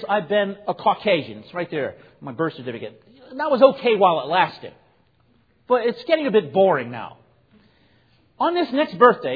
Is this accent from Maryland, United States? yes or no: yes; Baltimore, Maryland, United States; born there; I was born in Baltimore in the city. I think it was called Memorial Hospital. Is that still there?